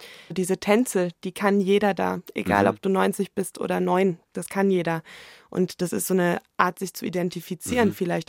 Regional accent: Munich, Bavaria, Germany; Also ich bin sehr glücklich, in München groß geworden zu sein und auch hier zu wohnen.

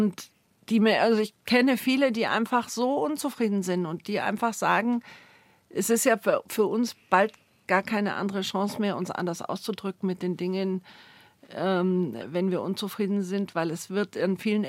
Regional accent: Munich, Bavaria, Germany; born there; Ich bin in München geboren.

